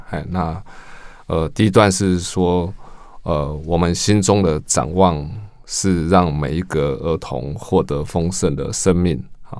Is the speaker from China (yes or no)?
no; Hualien County, Taiwan; 亚瑟跟我自己是同乡的人，因为我们都是花莲人哈，那我自己在花莲服务的时候就知道亚瑟啊